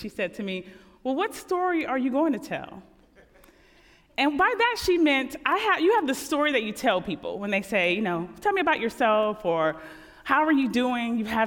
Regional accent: Los Angeles, California, United States; I am from Los Angeles, California, but my family hails from Kentucky and from Texas and as well as Indiana.

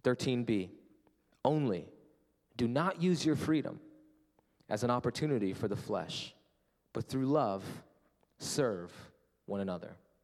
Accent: India; I loved growing up in India. The only thing I knew about America was Saved by the Bell.

